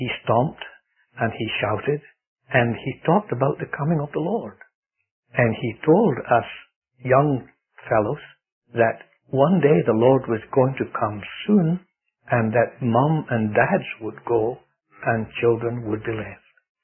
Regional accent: Scotland, United Kingdom; born there; It is true, I was born in Scotland, and in a matter of speaking, I'm proud

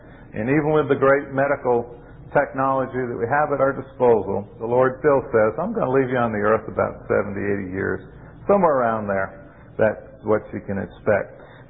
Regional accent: Rhode Island, United States; She didn't know that I was raised in Rhode Island.

